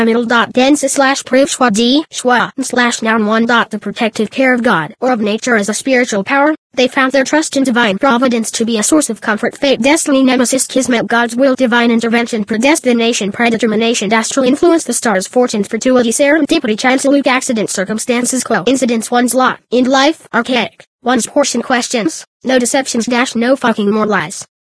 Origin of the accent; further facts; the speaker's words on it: Los Angeles, California, United States; While I grew up in Los Angeles, I've always known about sheriff's gangs.